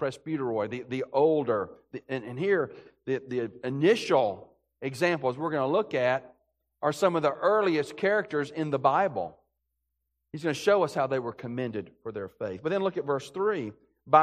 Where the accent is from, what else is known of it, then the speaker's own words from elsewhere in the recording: Birmingham, Alabama, United States; I grew up in Birmingham, Alabama.